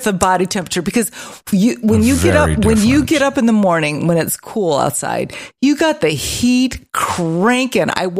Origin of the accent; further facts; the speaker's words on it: Hammond, Indiana, United States; Okay, it was. But still, I was from Hammond.